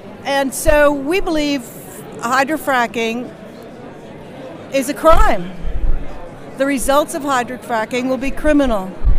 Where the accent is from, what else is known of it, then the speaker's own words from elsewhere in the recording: New York, United States; I'm from Northern Ulster County. And I'm here in Albany